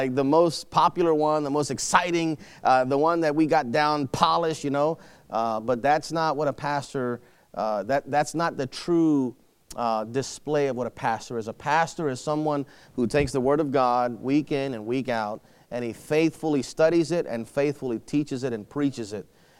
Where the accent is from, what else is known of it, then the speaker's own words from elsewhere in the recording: Baltimore, Maryland, United States; So I want to share with you the fact that Trina and I were both raised in Baltimore.